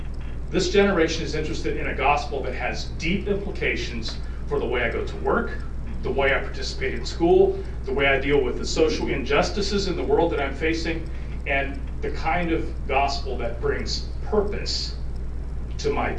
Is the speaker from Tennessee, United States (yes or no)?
no; Stuarts Draft, Virginia, United States; now in Rockingham County, United States; And I grew up in Stuart Strath, surrounded by Virginia Conference churches